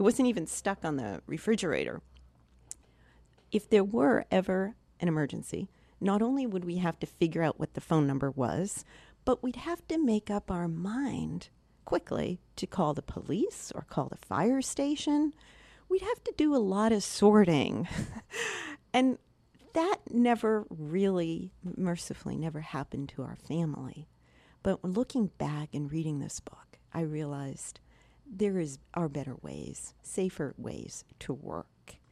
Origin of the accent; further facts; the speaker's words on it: Canton, Massachusetts, United States; I grew up in Canton, Massachusetts.